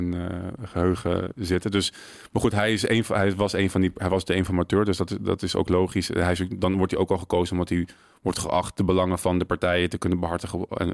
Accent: Baarn, Utrecht, Netherlands; Ik kom uit Baarn en ik woonde en ik werkte heel lang in Amsterdam, ook nog in Baarn woonde.

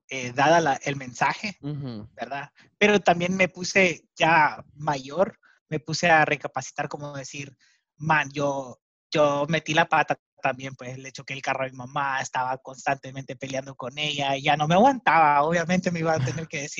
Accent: Honduras; born there; Y como yo nací aquí en Honduras, ¿verdad?

